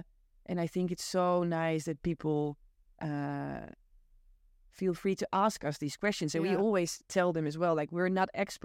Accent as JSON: {"language": "English", "town": "Amsterdam", "region": "North Holland", "country": "Netherlands", "tie": "born or raised there", "said": "I grew up here in Amsterdam"}